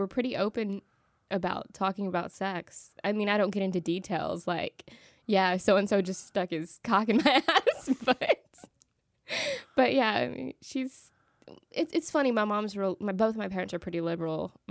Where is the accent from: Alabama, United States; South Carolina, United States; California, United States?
Alabama, United States